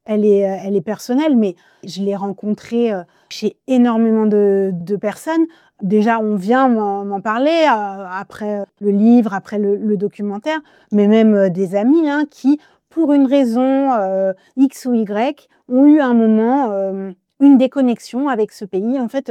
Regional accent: France; moi, je suis née, j'ai grandi en France, je parle que le français. Donc, c'est vrai que ce serait compliqué pour moi de me revendiquer que de l'Algérie, mais c'est le pays de mes parents et voilà, je suis binationale

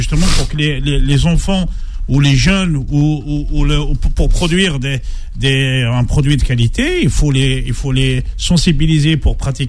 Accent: Algeria; Moi, je vais parler en tant qu'Algérien.

